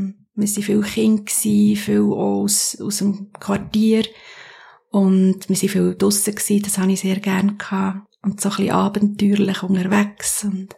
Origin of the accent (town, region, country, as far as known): Sicily, Italy; born or raised there; now in Germany